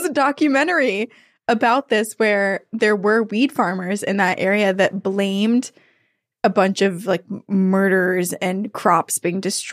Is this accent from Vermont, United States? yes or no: yes; Vermont, United States; Yeah, I live right outside of Boston. I grew up in Vermont.